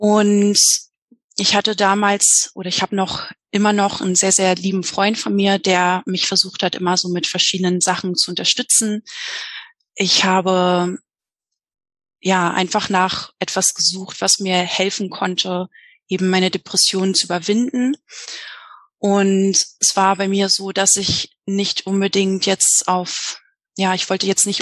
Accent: Berlin, Germany; ich bin 32 Jahre alt. Ich komme aus Berlin, bin jedoch gerade in Mexiko.

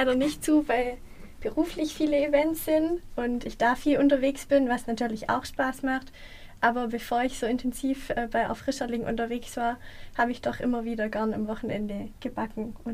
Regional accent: Abtsgmünd, Baden-Württemberg, Germany; Also ich komme aus Abtsgmünd, das ist in der Nähe von Aalen, eine kleine Gemeinde. Habe in Stuttgart, in Hohenheim, an der Uni Hohenheim Ernährungswissenschaften studiert

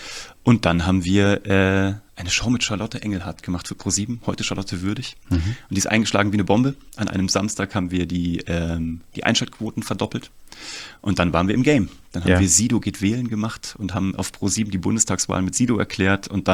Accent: Kassel, Hesse, Germany; ich komme aus Kassel eigentlich.

